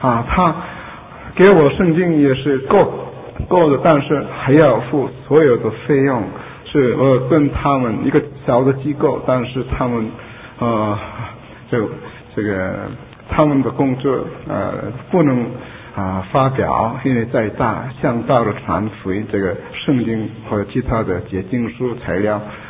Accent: South Korea; Chinese is a second language; 他问我韩国人是不是很容易生气发脾气，所以我回答是的。

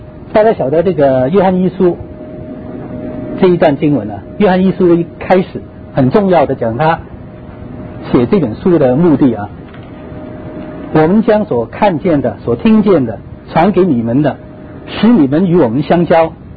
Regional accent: Guangdong, China; 因为我是广东人，所以呢，

